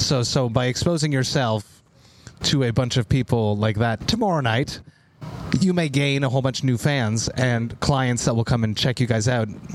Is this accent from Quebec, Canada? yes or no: yes; Montreal, Quebec, Canada; I'm from Montreal, right?